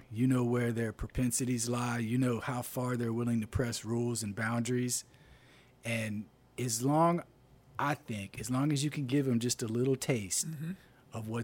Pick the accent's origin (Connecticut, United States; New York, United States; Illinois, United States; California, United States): California, United States; also born or lived in Gulfport, Mississippi; Originally from California.